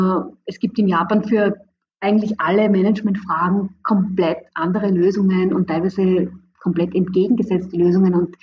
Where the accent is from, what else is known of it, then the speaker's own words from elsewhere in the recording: Graz, Styria, Austria; ich bin ursprünglich aus Graz und habe aber einen iranischen Namen, wie ihr vielleicht bemerkt habt, weil mein Vater aus dem Iran stammte.